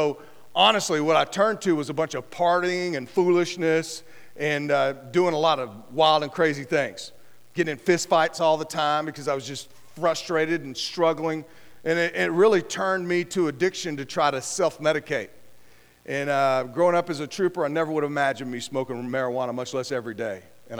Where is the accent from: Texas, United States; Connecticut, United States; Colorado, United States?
Texas, United States; Wichita Falls; born there; I was born in Wichita Falls, Texas, to a couple of teenagers